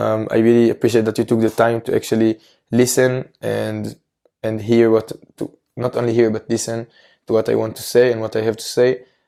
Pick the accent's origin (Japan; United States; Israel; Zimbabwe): Israel; even if in my home country, in Israel, people are warmer